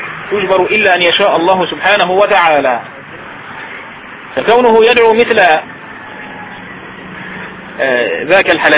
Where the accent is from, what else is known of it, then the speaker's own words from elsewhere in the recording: Egypt; فتنة الخروج عندنا بمصر